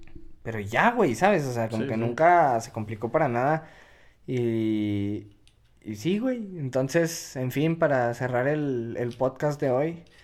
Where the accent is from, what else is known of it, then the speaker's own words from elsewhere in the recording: Mexico; Y como cualquier mexicano, güey, pregunté, no puedo pistear, ¿verdad?